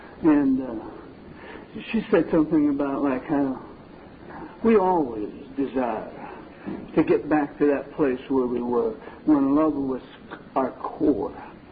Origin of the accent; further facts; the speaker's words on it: Meadville, Pennsylvania, United States; I'm from Meadville. And I don't know if you're ever up in Meadville, three of us are from Meadville.